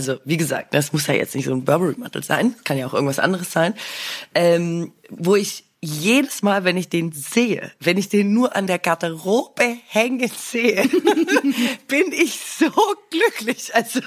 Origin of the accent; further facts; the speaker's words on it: Swabia, Germany; aber ich bin ja Schwäbin, ne?